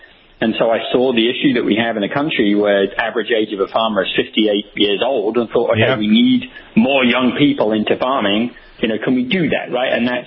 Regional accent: England, United Kingdom; now in United States; I grew up in England, you know, by virtue of the fact that the country is pretty small, almost everything is local. And, you know, when I moved to the U.S. 14, 15 years ago

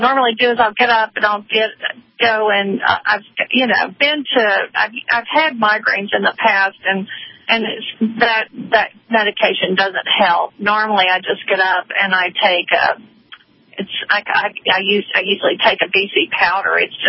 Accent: the South, United States

